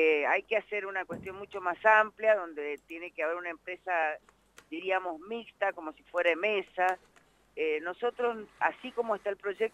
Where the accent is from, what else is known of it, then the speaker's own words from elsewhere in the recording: Mendoza, Argentina; usted sabe que yo soy del Valle de Uco